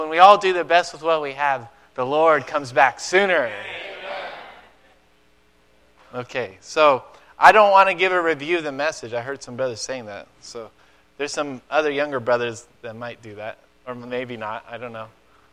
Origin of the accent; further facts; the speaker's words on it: San Diego, California, United States; I'm from San Diego. I wore shorts.